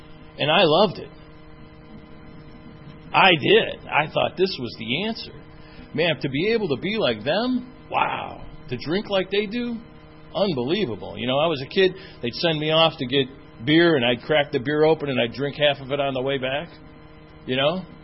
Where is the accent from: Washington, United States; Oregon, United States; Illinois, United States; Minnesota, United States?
Illinois, United States; Chicago; I grew up in Chicago. I'm an Irish Catholic, and drinking was a way of life.